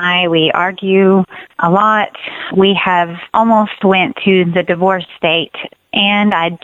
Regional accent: Texas, United States; Hi, Randy. … I'm from Texas, and I listen to your show all the time

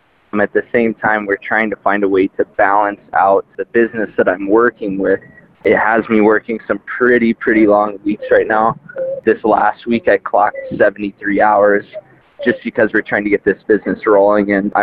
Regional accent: Scottsdale, Arizona, United States; I'm from Scottsdale, Arizona. I am a strength coach. I'm 20, got married young at 19.

